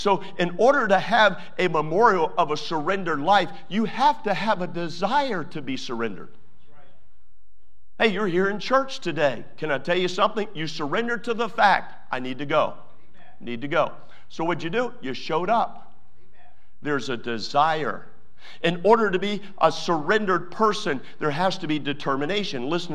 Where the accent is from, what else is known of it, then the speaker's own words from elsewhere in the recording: Maryland, United States; It was in Hampstead, Maryland. I was raised in Maryland.